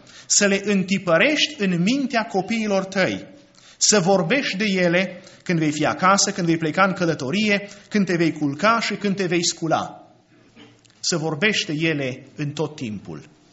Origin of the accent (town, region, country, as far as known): Romania; born or raised there